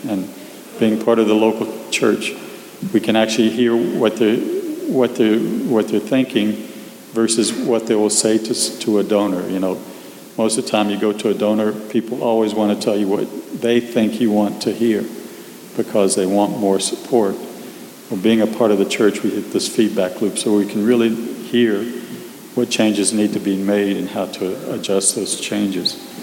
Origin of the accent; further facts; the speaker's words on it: Central Africa, DR Congo; because of the decisions my parents made to go and serve in Congo, I grew up in Central Africa.